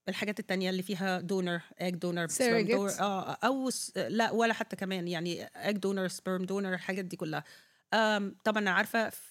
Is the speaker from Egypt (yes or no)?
yes; Egypt; احنا تربينا كلنا الجنريشن القديمة الأكبر شوية تربينا في مصر